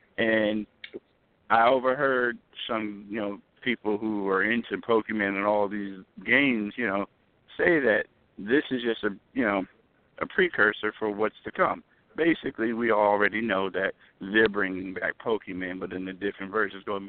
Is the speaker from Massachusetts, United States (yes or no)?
no; New Jersey, United States; Living close to the big city, you know, being born and raised in Jersey and spending many times, you know, many hours on trains, subways